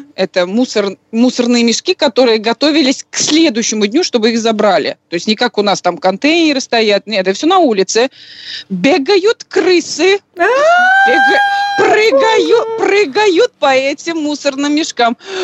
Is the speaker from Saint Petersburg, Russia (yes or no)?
no; Almetyevsk, Tatarstan, Russia; moved away as an adult; now in Thailand; я уехала из Таиланда в 2013 году, села в своем родном городе из Татарстана, я из Альметьевска